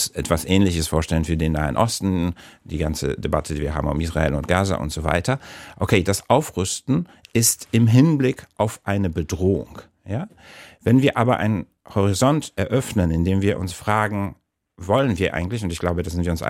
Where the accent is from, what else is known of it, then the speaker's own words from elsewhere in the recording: Warsaw, Masovian Voivodeship, Poland; born there; ich komme aus Mittel- oder Osteuropa, also ich bin in Warschau geboren